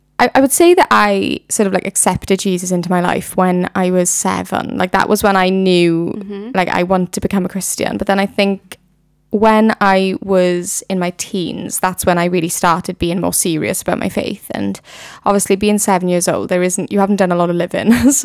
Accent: Baglan, Wales, United Kingdom; I am 24. I'm from Baglan originally.

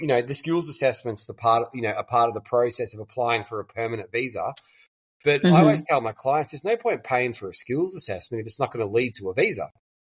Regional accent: England, United Kingdom; I'm English, why don't I need to do an English test?

